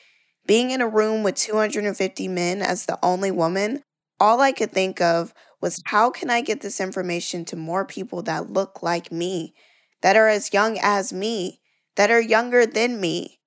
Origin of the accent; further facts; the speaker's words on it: the South, United States; I am a woman. I'm from the South. I am Black.